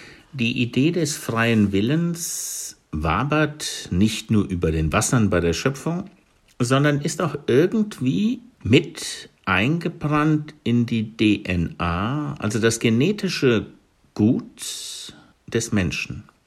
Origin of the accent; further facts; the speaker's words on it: Hesse, Germany; In meiner Heimatgemeinde im hessischen Hinterland